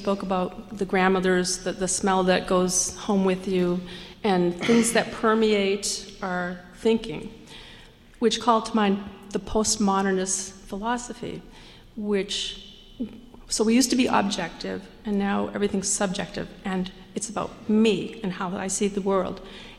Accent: Oxford, Massachusetts, United States; from Oxford, Massachusetts.

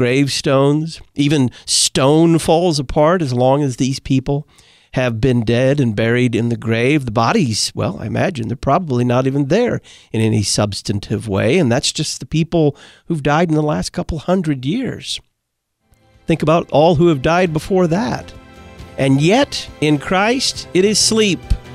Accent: Texas, United States; In my home state of Texas, Gina is listening.

